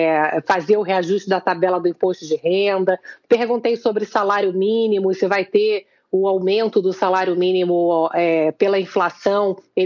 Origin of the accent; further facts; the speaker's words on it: Rio de Janeiro, Brazil; now in São Paulo, Brazil; eu sou carioca, mas moro aqui há 7 anos e tenho São Paulo no meu coração.